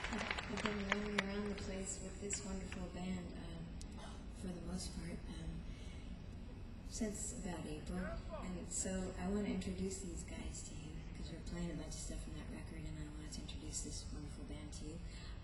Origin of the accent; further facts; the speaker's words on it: Austin, Texas, United States; Back on the drums from Austin, Texas, my hometown, the great Michael Longoria.